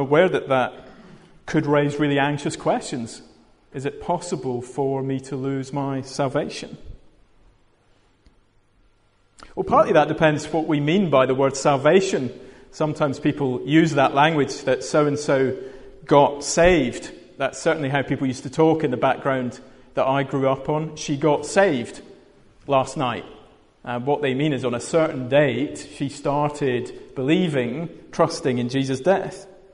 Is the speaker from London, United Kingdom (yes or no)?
no; Glasgow, Scotland, United Kingdom; better than the opening of the Commonwealth Games, I have to say, as a Glaswegian.